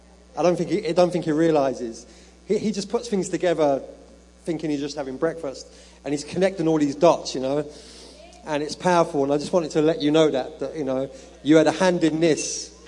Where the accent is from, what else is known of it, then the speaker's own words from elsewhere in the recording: London, United Kingdom; I'm from London.